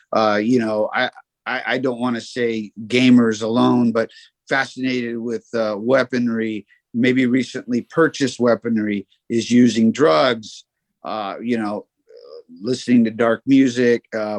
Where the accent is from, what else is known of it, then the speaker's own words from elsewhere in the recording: West Covina, California, United States; Where I grew up in West Covina.